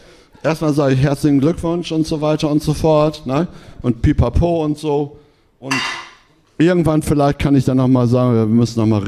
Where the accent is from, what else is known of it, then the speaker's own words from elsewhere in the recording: Hamburg, Germany; ich als Hamburger müsste ja eigentlich auch irgendwo ein Herz dafür haben